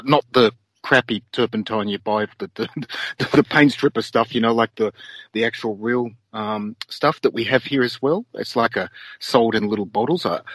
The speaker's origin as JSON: {"language": "English", "country": "Australia", "said": "And being an Australian, I was walking around in thongs"}